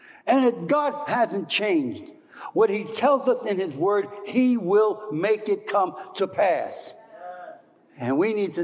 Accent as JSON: {"language": "English", "town": "New York City", "region": "New York", "country": "United States", "tie": "born or raised there", "also_born_or_lived": "New Jersey", "lives_now": "Queensbury, United States", "said": "You know, I grew up in New York City, and then I moved to New Jersey, and now I'm up here in Queensbury, New York, with Suzanne."}